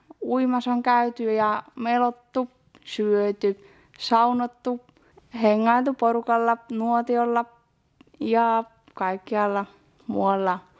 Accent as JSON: {"language": "Finnish", "region": "Ostrobothnia", "country": "Finland", "lives_now": "Muurame, Finland", "said": "Mä tuun Muuramesta, kotoisin kumminkin Pohjanmaalta."}